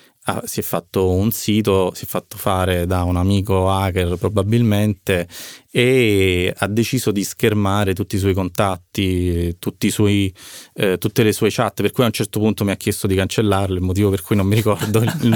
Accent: Naples, Campania, Italy; also born or lived in Rome; io sono di Napoli ma ho vissuto tanti anni a Roma e vorrei fare un video a Napoli, vorrei tornare a Napoli per fare un video e riprendere tutti i posti della mia adolescenza

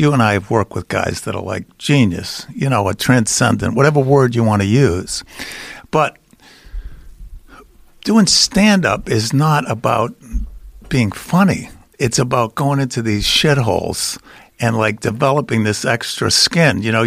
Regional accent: Charlestown, Massachusetts, United States; I've kind of got this thing about people fighting and growing up in Charlestown.

